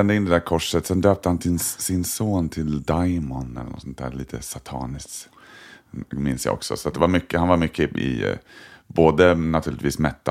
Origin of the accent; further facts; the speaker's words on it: Sörskogen, Stockholm County, Sweden; Och sen nya Sörskogen där jag växte upp som byggdes 73. Och jag är född 74 så att vi flyttade in när det var nybyggt.